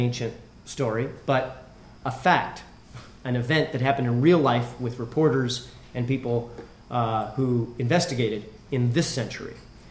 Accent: California, United States; also born or lived in Maine; Even though I was in Maine for my adult life, I grew up in California.

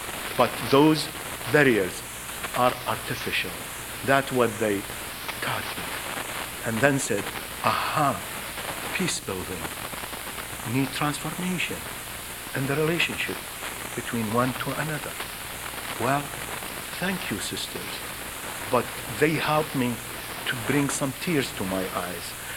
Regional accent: St. Louis Park, Minnesota, United States; By the way, we are Jewish from St. Louis Park.

